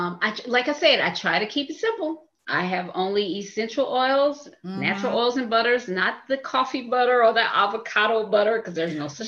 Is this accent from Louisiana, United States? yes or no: yes; Louisiana, United States; I'm from Louisiana, so I'm never going to ever stop eating pork.